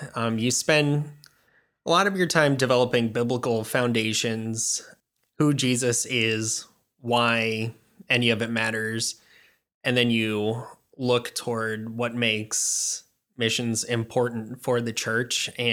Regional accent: Lock Haven, Pennsylvania, United States; now in Berlin, Delaware, United States; from Lock Haven, Pennsylvania. And here I am in Berlin.

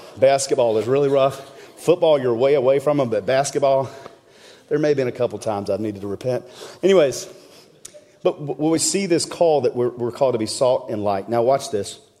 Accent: South Carolina, United States; I'm from South Carolina, okay?

